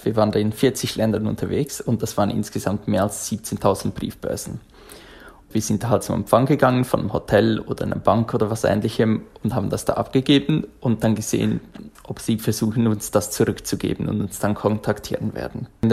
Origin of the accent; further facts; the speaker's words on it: Switzerland; Die Schweiz freut uns natürlich als Schweizer